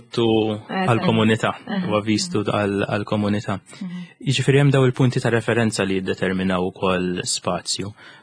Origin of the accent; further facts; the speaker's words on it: St Julian's, Central Region, Malta; jien minn San Ġiljan.